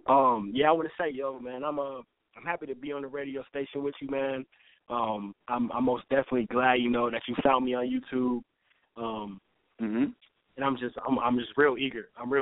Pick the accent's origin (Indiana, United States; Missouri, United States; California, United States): Indiana, United States; South Bend; All right, I'm live from South Bend, Indiana, born and raised.